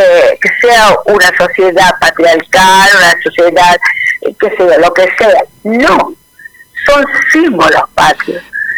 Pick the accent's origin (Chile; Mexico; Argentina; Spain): Argentina; Hay miles de cosas para poder representarnos que somos argentinos.